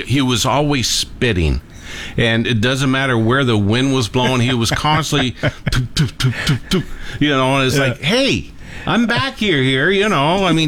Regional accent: Detroit, Michigan, United States; I'm from Detroit. Yeah. I grew up a Tiger fan.

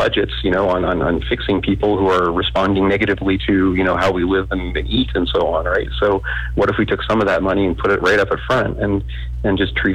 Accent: Canada; also born or lived in Germany; I'm Canadian. I lived in Germany, did my PhD there and so on, and stayed there.

